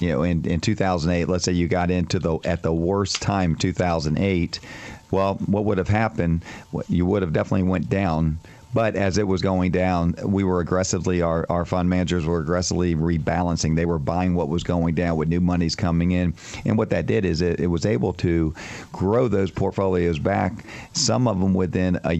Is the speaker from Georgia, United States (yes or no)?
no; Tampa, Florida, United States; also born or lived in Miami; And I grew up in Tampa and Miami, and I never knew about this area in Miami in the 70s and 80s.